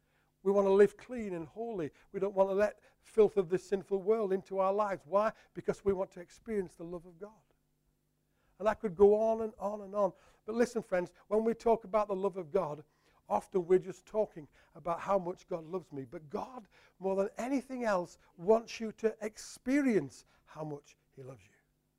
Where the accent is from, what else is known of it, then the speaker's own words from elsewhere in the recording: Yorkshire and the Humber, United Kingdom; It's not my natural temperament as a Yorkshireman.